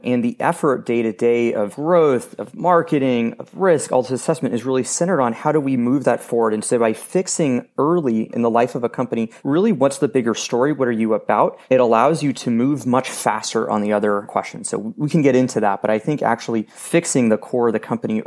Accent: Las Vegas, Nevada, United States; also born or lived in China; So I grew up in Las Vegas, but I actually lived in China for almost 2 years

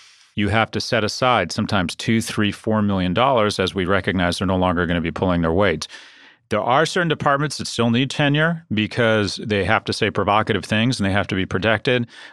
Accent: San Diego, California, United States; born there; I was born in San Diego, and my father lives there now.

